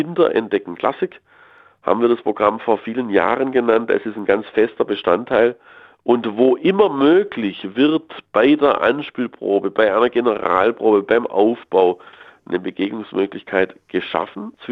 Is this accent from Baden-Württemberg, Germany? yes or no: yes; Mitteltal, Baden-Württemberg, Germany; also born or lived in Heidelberg / Paris / Milan; now in Munich, Germany; die Christuskirche in Mitteltal. Das ist mein Heimatort und die Kirche, dort steht mein Taufstein. Und dort wurde ich getauft.